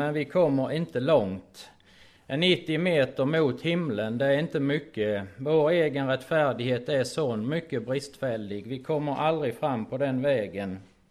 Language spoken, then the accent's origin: Swedish; Sweden; born there; Men mitt största problem den här helgen är väl att jag är född i Sverige.